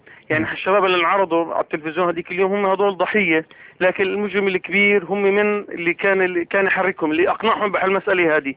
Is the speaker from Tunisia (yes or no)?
no; Syria; لا أنا من هون من سوريا بحكي